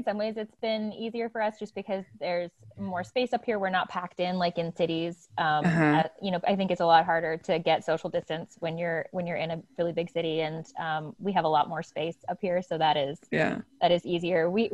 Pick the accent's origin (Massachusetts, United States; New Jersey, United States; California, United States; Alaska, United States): Alaska, United States; And I'm from Alaska, born and raised, but I travel all over the country.